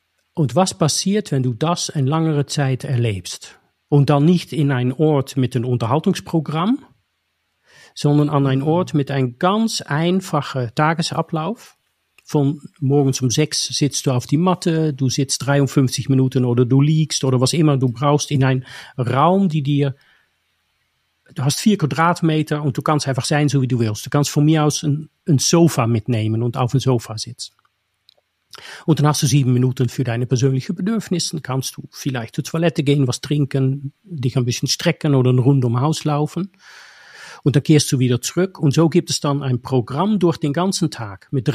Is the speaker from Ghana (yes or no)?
no; Netherlands; German is a second language; now in Germany; man hat als Niederländer in Deutschland die Schwierigkeit, besser Deutsch zu lernen